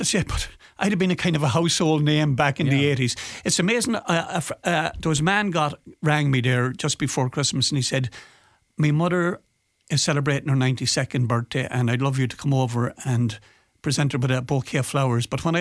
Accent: Sligo, Connacht, Ireland; because I'm originally from Sligo

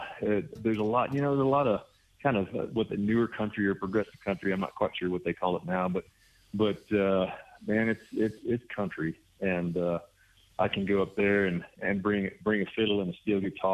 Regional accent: Brownwood, Texas, United States; born there; I was born in Texas, Brownwood, Texas, kind of central there, kind of in the hill country. It's a beautiful part of Texas.

